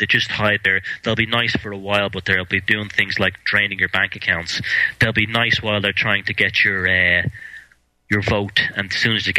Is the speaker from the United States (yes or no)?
no; Dublin, Leinster, Ireland; I live here in Ireland. I grew up here in Ireland. I was born in Dublin, and I come from basically a music kind of background. I was I was like a 14-year-old punk rocker back in the late 70s.